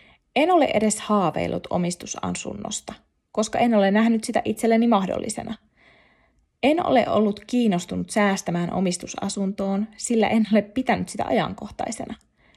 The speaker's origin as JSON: {"language": "Finnish", "town": "Nurmijärvi", "region": "Uusimaa", "country": "Finland", "also_born_or_lived": "Helsinki", "said": "Vuosi sitten muutin Nurmijärvelle, josta olen kotoisin, asuttuani ensin 8 vuotta Helsingissä. Olin täältä lähtiessäni vannonut, etten koskaan palaa. Onneksi palasin, sillä vuoden aikana olen löytänyt täältä kodin."}